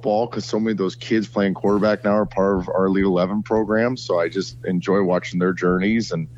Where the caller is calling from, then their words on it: Austin, Texas, United States